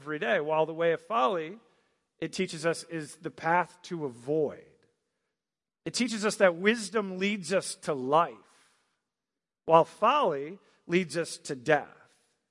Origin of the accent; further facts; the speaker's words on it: Manistee, Michigan, United States; I put in my hometown, Manistee, Michigan. And so that's obviously in Michigan.